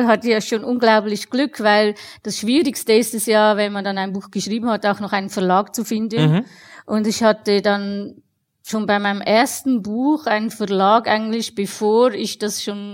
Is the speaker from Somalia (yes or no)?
no; Switzerland; weil man natürlich als Schweizerin genötigt wird, zuerst was Ordentliches zu lernen.